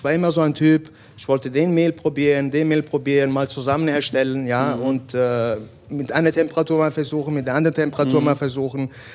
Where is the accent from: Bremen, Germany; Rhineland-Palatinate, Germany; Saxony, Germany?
Rhineland-Palatinate, Germany; Ingelheim; ich komme aus Ingelheim